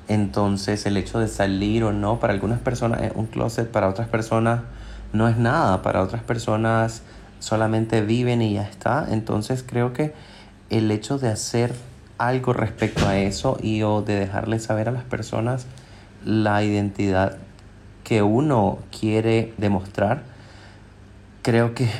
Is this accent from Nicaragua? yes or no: yes; Nicaragua; now in Spain; soy de Nicaragua, actualmente vivo en España, de pueblo católico y bisexual.